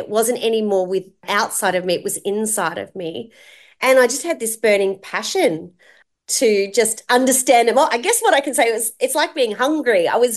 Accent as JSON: {"language": "English", "town": "Melbourne", "region": "Victoria", "country": "Australia", "tie": "born there", "said": "I was born in Panch Hospital in Melbourne."}